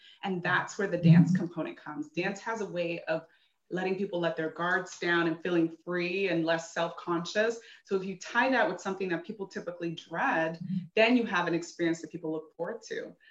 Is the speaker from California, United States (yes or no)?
yes; California, United States; And when I moved here, so I'm from California